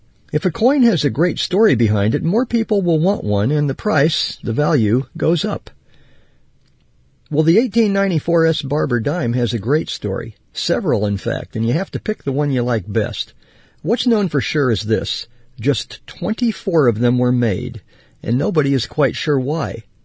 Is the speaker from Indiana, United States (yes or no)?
yes; Indiana, United States; I grew up in Indiana, and it was rare to find coins in circulation there from the San Francisco Mint